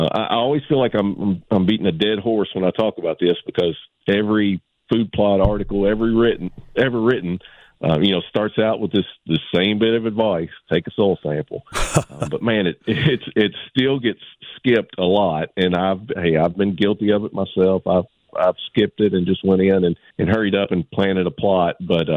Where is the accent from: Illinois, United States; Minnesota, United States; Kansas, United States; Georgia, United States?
Georgia, United States; Thomaston; I am about an hour south of Atlanta in Thomaston, Georgia.